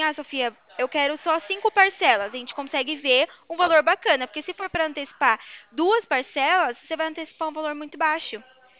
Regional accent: Atibaia, São Paulo, Brazil; Eu sou de Atibaia também, viu, Maria?

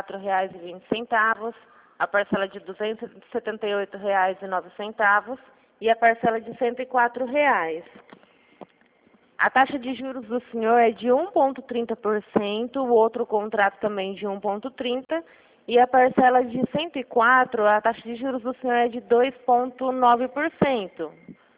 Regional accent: Araçatuba, São Paulo, Brazil; Sou de Araçatuba.

